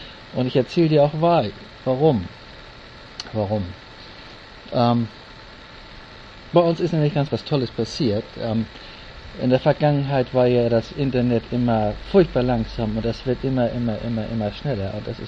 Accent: Hamburg, Germany; now in New Zealand; dann Grüße zurück nach Hamburg in meine alte Heimat in Stellingen.

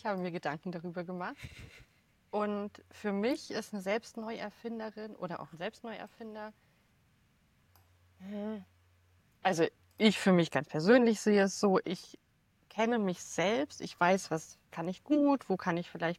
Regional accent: Rhineland-Palatinate, Germany; born there; now in Hamburg, Germany; ich lebe im wunderschönen Hamburg. Gebürtig komme ich aus Rheinland-Pfalz.

